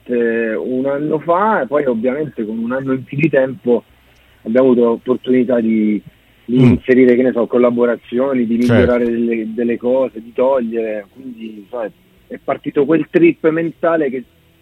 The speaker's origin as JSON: {"language": "Italian", "region": "Abruzzo", "country": "Italy", "tie": "born or raised there", "lives_now": "Rome, Italy", "said": "No, io vivo a Roma, da un sacco di tempo, quindi sono nato e cresciuto in Abruzzo, ma vivo a Roma ormai da 15 anni, quindi sono romano anche."}